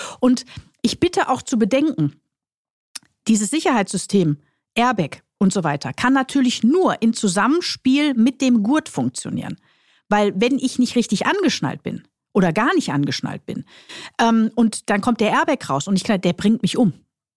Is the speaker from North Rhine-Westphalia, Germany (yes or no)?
yes; Duisburg, North Rhine-Westphalia, Germany; ich komme ja gebürtig aus Duisburg, bin ja ein Kind des Ruhrgebiets